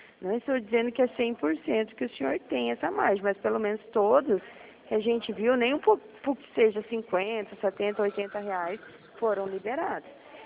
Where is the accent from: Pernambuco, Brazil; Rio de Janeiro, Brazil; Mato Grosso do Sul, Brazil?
Mato Grosso do Sul, Brazil; Dourados; Eu sou de Dourados, isso.